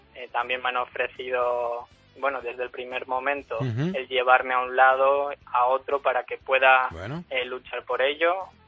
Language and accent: Spanish; Escucha, Aragon, Spain; Yo vivo en Escucha, que es en la provincia de Teruel.